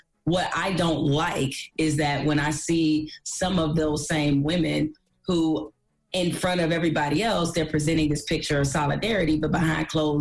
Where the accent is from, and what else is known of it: Detroit, Michigan, United States